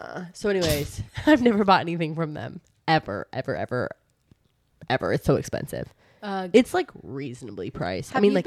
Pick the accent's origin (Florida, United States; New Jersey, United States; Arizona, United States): Florida, United States; I think that's good because I'm from Florida. I should make a really good key lime pie.